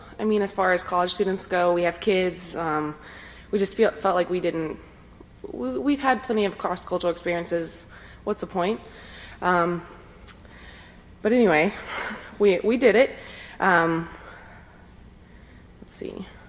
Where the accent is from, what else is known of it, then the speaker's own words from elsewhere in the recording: Harrisonburg, Virginia, United States; So I was born and raised in Harrisonburg